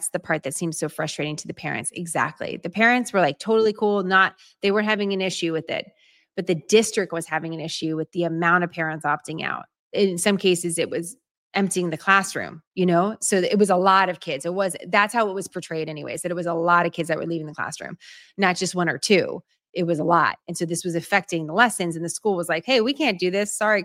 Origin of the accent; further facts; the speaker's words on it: San Francisco, California, United States; Growing up in San Francisco, again, a very progressive city, I went to the public library all the time on Clement Street, by the way, in San Francisco, near where I live.